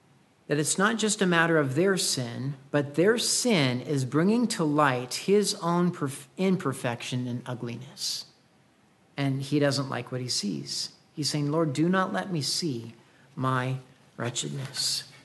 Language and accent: English; Pacific Northwest, United States; And I love the sunshine days, and I'm from the Northwest, and so maybe rain doesn't discourage me as much as some other people who sometimes maybe move here.